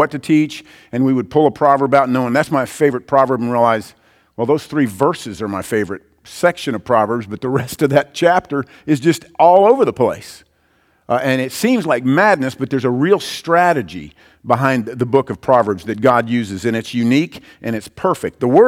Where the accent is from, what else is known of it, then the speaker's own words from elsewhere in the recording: Iowa, United States; I grew up in Iowa, and in Iowa, everybody wrestles.